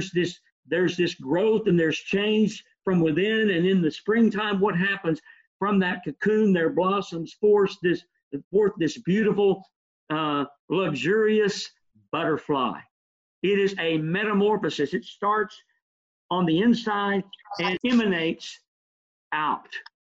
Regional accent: Texas, United States; When I was growing up in Northeast Texas

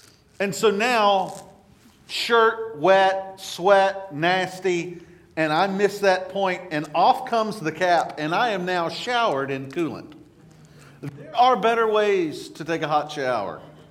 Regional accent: Texas, United States; I grew up in East Texas, a stall, if traffic was moving slow, it meant there was a tractor on the road.

